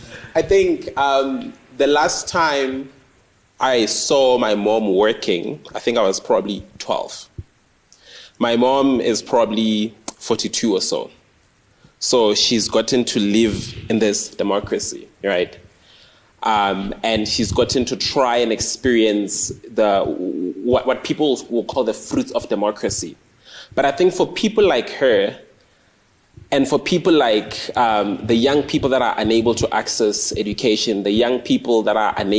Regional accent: Ivory Park, Gauteng, South Africa; Because I grew up in Ivory Park

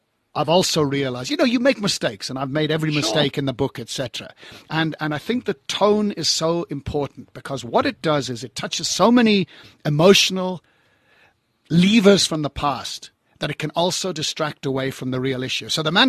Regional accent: Ireland; So that's how I happened to be born and bred in Ireland.

